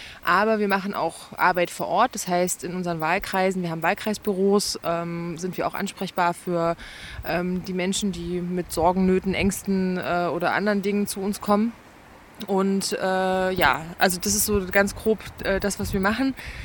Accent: Ilmenau, Thuringia, Germany; Ich komme eigentlich aus Ilmenau und sitze die erste Legislaturperiode im Thüringer Landtag.

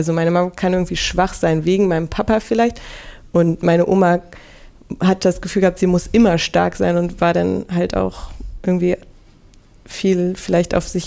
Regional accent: West Germany, Germany; aus Magdeburg und ich bin aber im Westen aufgewachsen, meine Mama ist dann auch in den Westen gezogen

